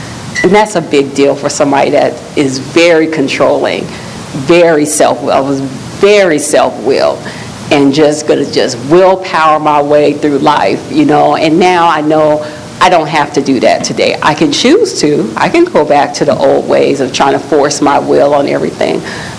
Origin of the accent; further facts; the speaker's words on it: Long Beach, United States; We have in Long Beach, that's where I'm from Long Beach